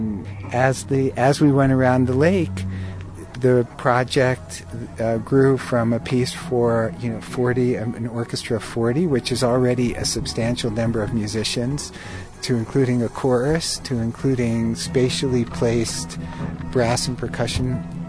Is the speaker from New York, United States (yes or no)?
yes; New York City, New York, United States; I'm a composer from New York City.